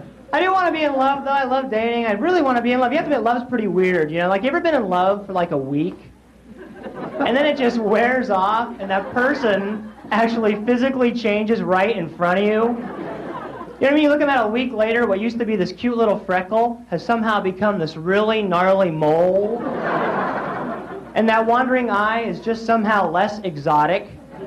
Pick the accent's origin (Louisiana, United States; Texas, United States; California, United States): California, United States; Sacramento; So I'm originally from Sacramento, and I come back all the time.